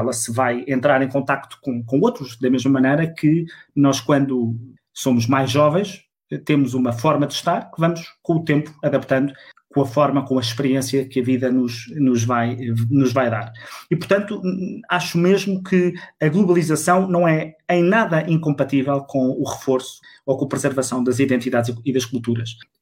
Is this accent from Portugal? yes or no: yes; Portugal; É como que dizer que a nossa identidade, como portugueses